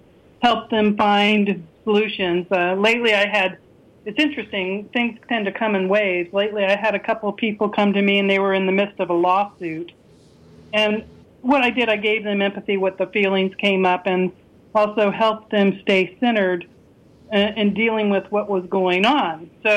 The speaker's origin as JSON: {"language": "English", "region": "East Coast", "country": "United States", "tie": "born or raised there", "said": "like I was raised on the East Coast, and there's a certain kind of cultural way of communicating on the East Coast"}